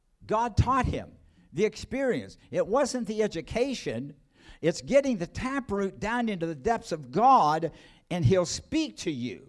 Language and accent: English; United States; I'm country. I was born and raised in Bedford County.